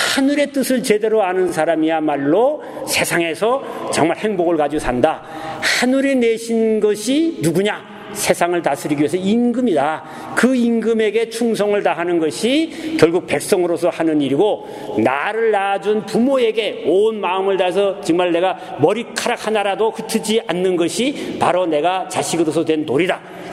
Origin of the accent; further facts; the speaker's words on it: Yangyang, Gangwon, South Korea; 에야 아, 좋고 좋다 관동팔경이라네. 제가 거기서 낳고 거기서 자랐고 거기서 컸습니다. 예, 이렇게 좋은 데서 컸는데 우리 집안은 불교 집안입니다.